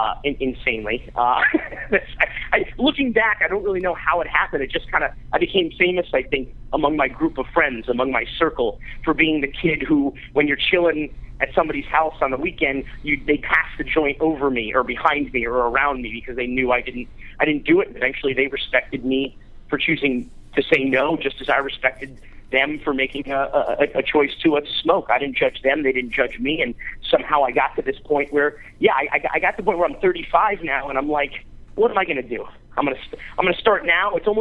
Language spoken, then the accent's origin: English; Miami, Florida, United States; I grew up in Miami. I went to an arts high school where, I mean, kids were doing everything. This was the mid-90s